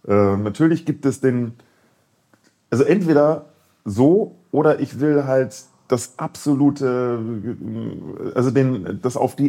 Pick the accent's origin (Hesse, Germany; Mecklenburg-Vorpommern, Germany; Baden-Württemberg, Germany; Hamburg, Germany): Hamburg, Germany; Ich komme aus Hamburg